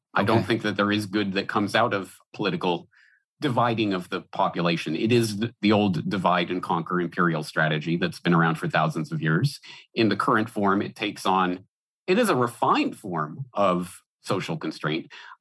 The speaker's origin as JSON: {"language": "English", "country": "Canada", "said": "as I say, I'm Canadian, but so looking from afar into the American political situation"}